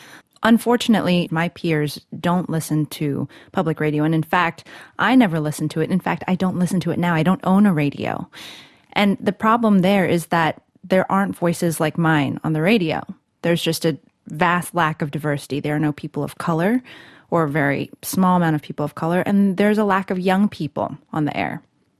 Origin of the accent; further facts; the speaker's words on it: United States; I am Malaysian, Chinese, American.